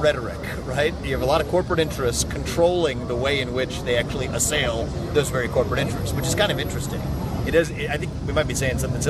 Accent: United States; I am an American who is actually here to listen to the views of people who disagree with me.

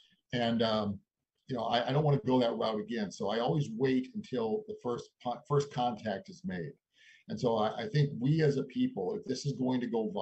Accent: Arizona, United States; Representative Paul Gosar of my home state of Arizona filed his motion

